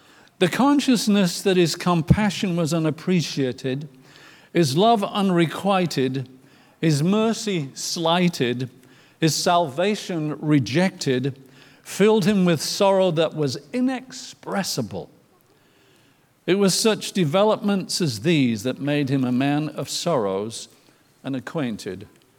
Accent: York, Yorkshire and the Humber, United Kingdom; our band had been playing in this noisy, smoky, beer-drinking bar called the Coach and Horses in my hometown of York.

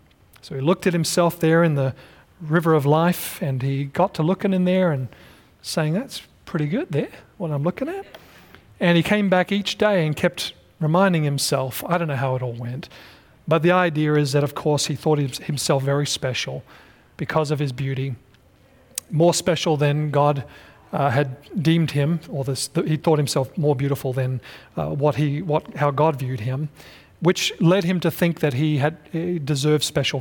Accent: Pennsylvania, United States; We came from Pennsylvania, and when fall colors, you knew it was fall because every tree had turned color.

